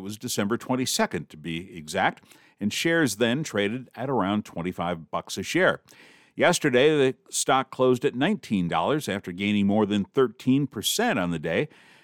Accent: Detroit, Michigan, United States; My hometown of Detroit comes in at fourth place.

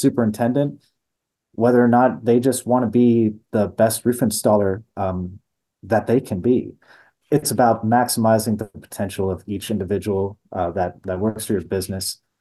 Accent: Florida, United States; 1 homegrown in my home state of Florida

